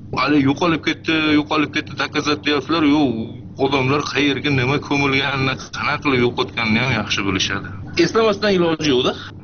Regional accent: Andijan, Andijan Region, Uzbekistan; nima bo'lganini endi andijonlikmiz-ku

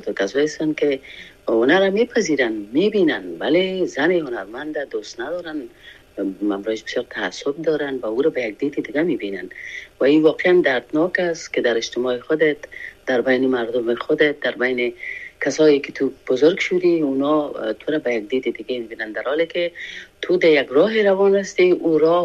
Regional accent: Afghanistan; moved away as an adult; now in France; من تقریبا یک 5 روز 6 روز بعد از او از افغانستان برآمدم، فرانسه آمدم

